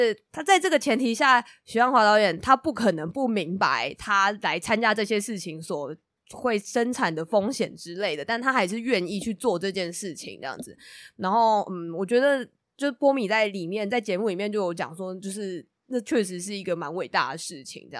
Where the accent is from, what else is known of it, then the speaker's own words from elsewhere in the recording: Taiwan; 然后我也是觉得身为台湾人有种自己的印象被更新了的感觉